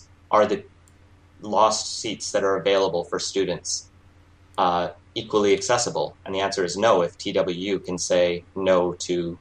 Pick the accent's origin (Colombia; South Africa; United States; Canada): Canada; Alberta; I grew up in Alberta